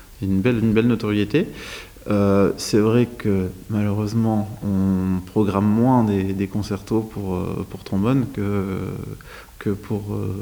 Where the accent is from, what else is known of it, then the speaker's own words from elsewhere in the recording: Hauts-de-France, France; je suis ch'ti aussi. Donc, dans le Nord, il y a énormément, énormément d'harmonie.